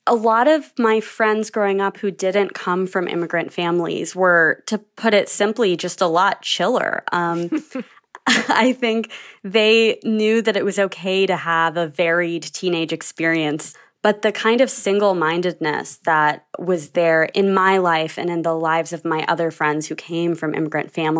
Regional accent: Georgia, United States; You know, I was growing up in Georgia in the post 9/11 era, and I do have memories of my dad and brother being hassled at airport security.

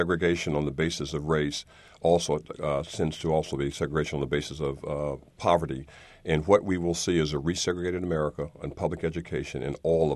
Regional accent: California, United States; If you're asking me about California, my home state, it's a disaster

